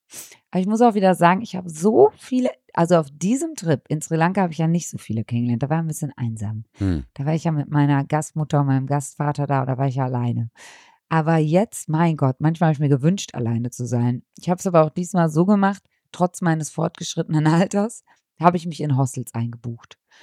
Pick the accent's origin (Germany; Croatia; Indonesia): Germany; Cologne, North Rhine-Westphalia; Ja, ich bin auch aus Köln.